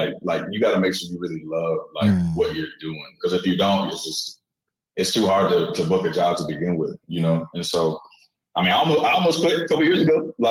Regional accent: Atlanta, Georgia, United States; But, you know, just growing up in Atlanta, you hear things, you know about Big Meech

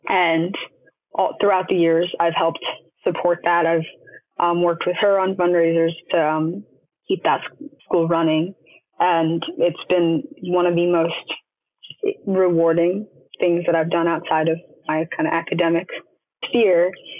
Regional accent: Los Angeles, California, United States; also born or lived in Ethiopia; I was born in Ethiopia and adopted at age 3 and moved to Los Angeles.

